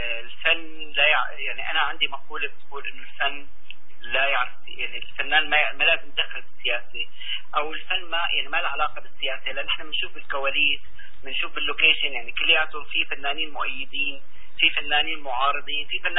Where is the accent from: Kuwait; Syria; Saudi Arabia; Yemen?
Syria; نحن كدراما سوري ونجوم سوريين